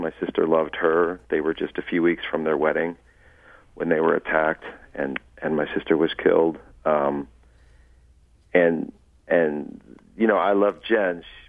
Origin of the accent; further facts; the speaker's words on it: St. Louis, Missouri, United States; Yeah, we grew up, my parents are both St. Louis natives and both born and raised in, you know, downtown.